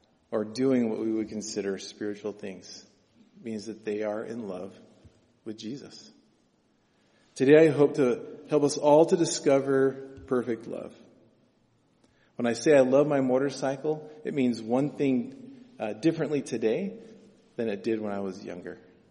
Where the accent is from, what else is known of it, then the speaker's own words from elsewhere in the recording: Medford, United States; I grew up in Medford, and just outside of town, it was kind of in this semi-rural but also kind of country area.